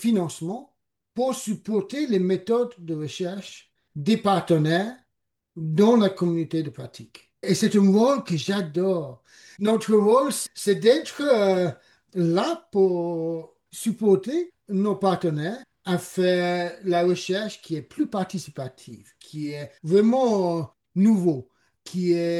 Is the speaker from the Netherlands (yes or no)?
no; Niger; French is a second language; also born or lived in England; Je dois m'excuser pour mon accent. Je suis anglais, mais j'ai fait mon enfance au Niger.